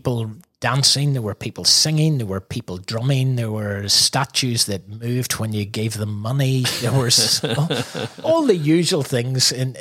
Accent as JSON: {"language": "English", "country": "Ireland", "said": "Oi, we're from Ireland."}